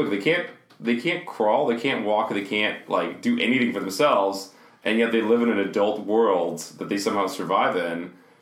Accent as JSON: {"language": "English", "country": "Russia", "lives_now": "Canada", "said": "part of it is being able to share my, like, ethnicity as a Canadian Russian, Russian Canadian with my child, in the sense that I haven't gone back since I moved here, but if my child wanted to understand Russia better, I would travel with them"}